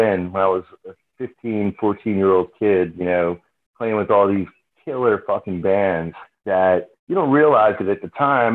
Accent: Baltimore, Maryland, United States; Well, I grew up in Baltimore, and my dad was a musician.

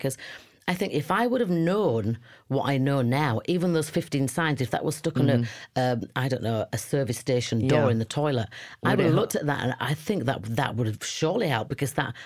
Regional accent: Leeds, Yorkshire and the Humber, United Kingdom; also born or lived in Los Angeles, United States; in 2019, I left LA, came back to Leeds, back to my hometown, lived with my mother because I had nowhere else to stay.

